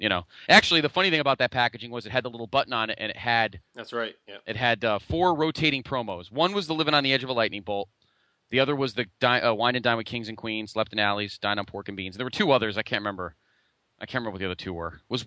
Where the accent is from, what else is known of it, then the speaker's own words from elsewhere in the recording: Danbury, Connecticut, United States; There's an ECW match he had with Carino, actually in my home state here out in Danbury.